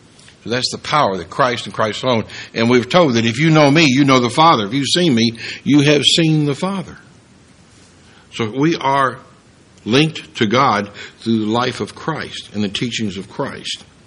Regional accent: Kentucky, United States; I'm from central Kentucky in the mountains of eastern Kentucky.

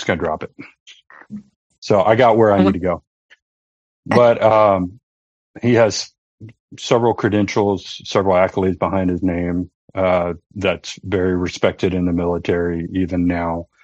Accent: Georgia, United States; Deep sea fishing. I grew up I'm from Georgia, so the Atlantic.

